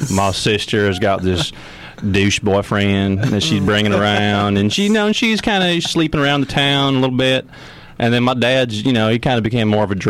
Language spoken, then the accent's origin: English; Fresno, California, United States; Well, as the CD says, I'm from Fresno, California, which is up north slightly.